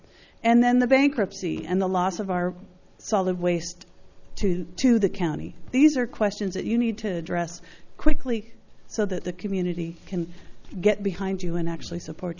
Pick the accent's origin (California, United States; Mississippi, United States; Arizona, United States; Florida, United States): California, United States; Los Osos; from Los Osos.